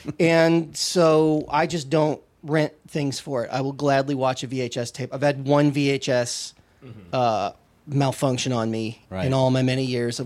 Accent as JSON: {"language": "English", "town": "Pomona", "region": "California", "country": "United States", "said": "So I'm from inland. I'm from Pomona. Claremont's a couple more exits down the freeway."}